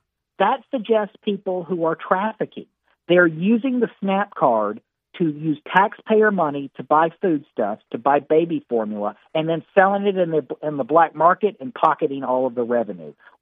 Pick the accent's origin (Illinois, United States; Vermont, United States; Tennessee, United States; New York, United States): Tennessee, United States; Union City; also born or lived in Memphis; so I can eat my own turkey in my hometown of Union City, Tennessee. But yes, I was born in Memphis. I was born in the Med